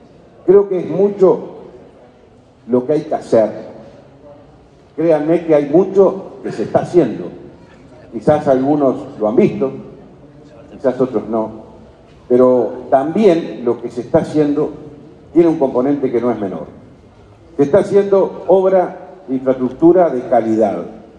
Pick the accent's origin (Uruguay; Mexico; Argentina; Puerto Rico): Uruguay; como ciudadano uruguayo